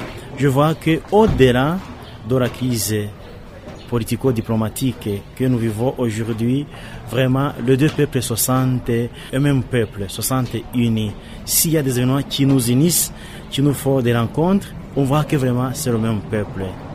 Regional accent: Rwanda; Alors, chez nous au Rwanda, comme ici à Bukavu

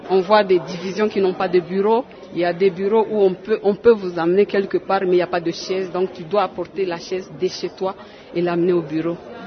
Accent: Katanga, DR Congo; parce que je ne suis pas du Nord, je suis du Katanga

